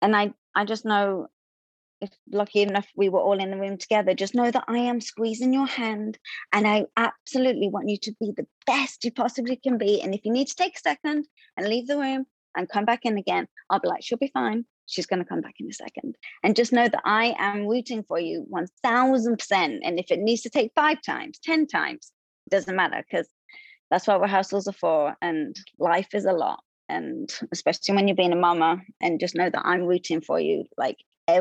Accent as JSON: {"language": "English", "region": "London", "country": "United Kingdom", "moved": "as an adult", "lives_now": "United States", "said": "I came from London in 2008. And then I was in Broadway shows"}